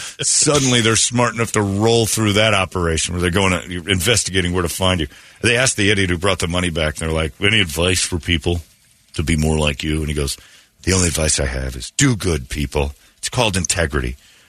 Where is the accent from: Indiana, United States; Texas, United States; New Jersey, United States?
Indiana, United States; This is a story I laughed at, too, because this is from my home state in Indiana.